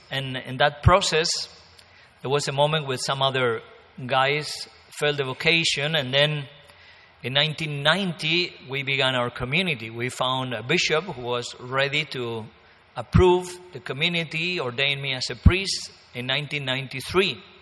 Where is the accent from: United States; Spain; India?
Spain; Toledo, Castilla-La Mancha; I'm from Spain, Toledo, Spain.